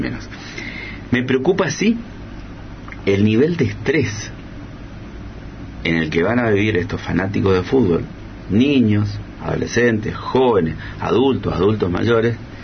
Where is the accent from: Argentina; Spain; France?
Argentina; buena parte de esta manera de ser de nosotros como argentinos